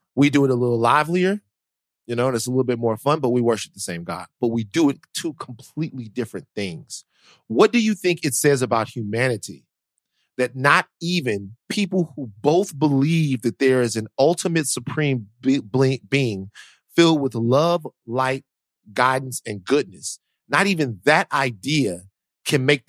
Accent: the South, United States; What are you talking about? I'm from the South.

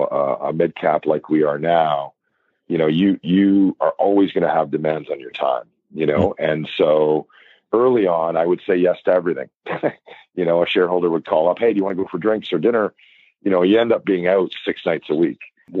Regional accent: Toronto, Ontario, Canada; now in Vancouver, Canada; I love the West Coast. I'm born and bred in Toronto, Scarborough, but you know, we really love living out here now.

